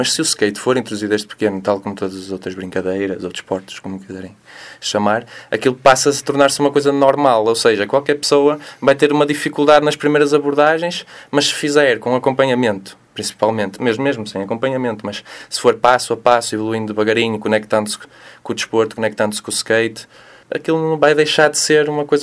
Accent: Barcelos, Braga, Portugal; Eu sou de Barcelos, nascido e criado. Passei a minha infância toda na Rua Direita e sempre andei de skate na conhecida Praça dos Poetas, em baixo do Tribunal.

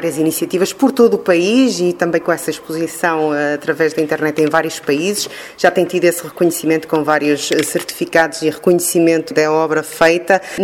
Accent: Barcelos, Norte, Portugal; É com gosto que, sendo barcelense, naturalmente, convido os barcelenses a virem até cá.

